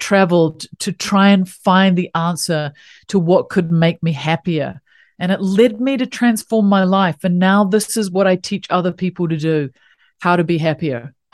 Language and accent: English; New Zealand; You can probably tell by my unique little accent that I come from the bottom of the world, a little country called New Zealand